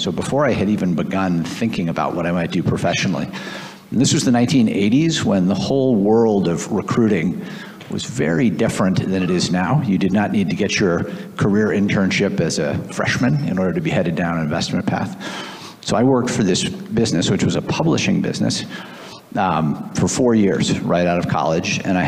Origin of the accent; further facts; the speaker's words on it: Boston, Massachusetts, United States; So I'm from Boston, Massachusetts. I grew up there. I went to school there through college. And I basically spent most of my working life there.